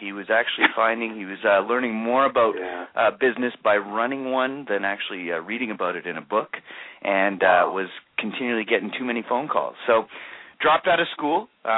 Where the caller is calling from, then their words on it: Vancouver, British Columbia, Canada; I am calling in from beautiful Vancouver, British Columbia on the west coast of Canada.